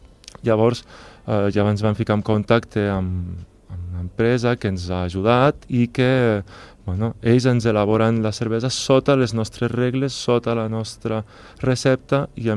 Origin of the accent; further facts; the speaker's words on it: Andorra; els caps pensants, doncs, som andorrans